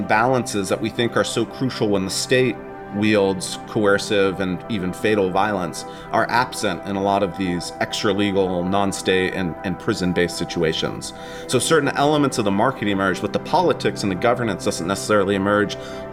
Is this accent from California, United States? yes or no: yes; California, United States; Growing up in the Bay Area in California, I was very much aware of mass incarceration